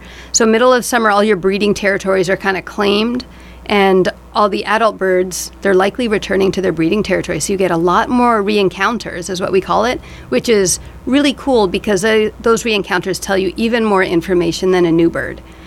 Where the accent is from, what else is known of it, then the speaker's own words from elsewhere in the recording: Milwaukee, Wisconsin, United States; since I grew up in Milwaukee, I don't have a whole lot of outdoor experiences.